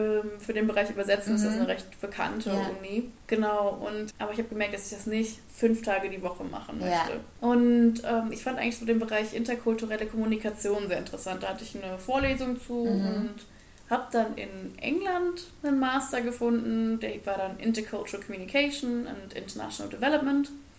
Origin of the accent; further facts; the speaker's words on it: Kreuztal, North Rhine-Westphalia, Germany; Also ich bin ja in Kreuztal aufgewachsen und zur Schule gegangen und habe mich dann direkt nach dem Abi fortgemacht.